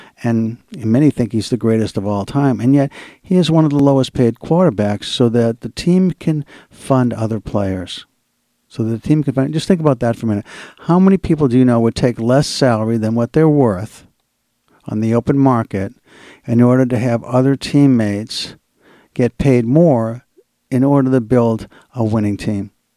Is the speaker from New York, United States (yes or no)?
no; Massachusetts, United States; I was brought up and raised in Massachusetts, and I'm a loyal sports fan of the Boston teams, or the New England teams.